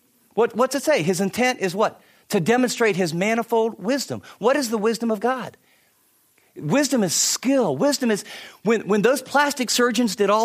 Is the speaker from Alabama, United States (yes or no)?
no; Ohio, United States; also born or lived in West Virginia; But I grew up in the Ohio and then lived for many years in West Virginia.